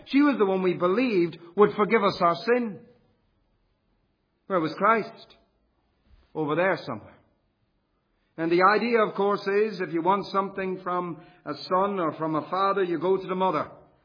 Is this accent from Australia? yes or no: no; County Louth, Ireland; born there; I was born in Ireland, in the Republic of Ireland, just down the road, if you like, near Dundalk, a small village, in 1975.